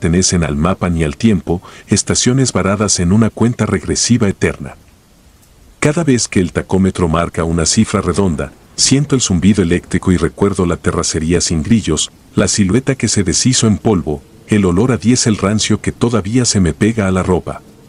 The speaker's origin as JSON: {"language": "Spanish", "town": "Saltillo", "region": "Coahuila", "country": "Mexico", "tie": "born there", "said": "nací en Saltillo y llevo 2 décadas al volante de cualquier cosa que tenga 12 ruedas o más."}